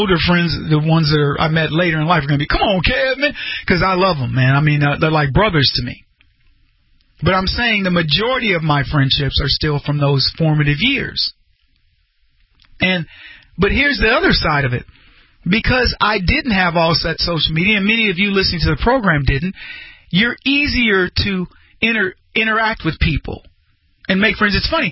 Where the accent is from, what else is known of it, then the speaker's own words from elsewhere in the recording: Brady, Texas, United States; Some of my best friends in life remain my buddies from when I grew up in Brady, Texas.